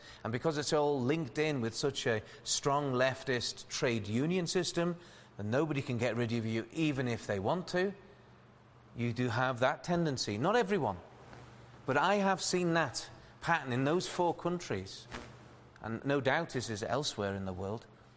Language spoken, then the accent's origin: English; Liverpool, North West England, United Kingdom; I am talking about those I grew up with in Liverpool.